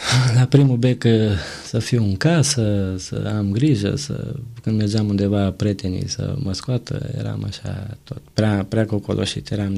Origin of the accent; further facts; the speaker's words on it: Drobeta-Turnu Severin, Mehedinți County, Romania; am crescut lângă Severin